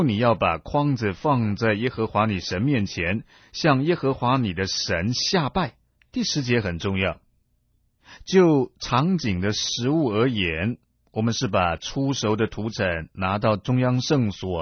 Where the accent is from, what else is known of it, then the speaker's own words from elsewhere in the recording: China; 我们中国人讲到我们的祖先，都说炎黄子孙多么神气，多么伟大